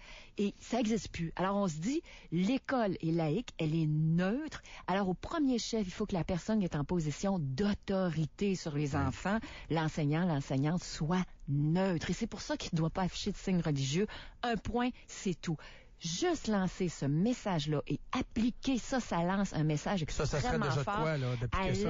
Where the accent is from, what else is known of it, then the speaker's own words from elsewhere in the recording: Quebec, Canada; dans la mesure où vous et moi, on est Québécois